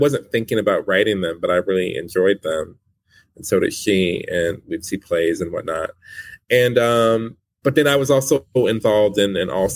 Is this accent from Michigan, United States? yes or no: yes; Detroit, Michigan, United States; born or raised there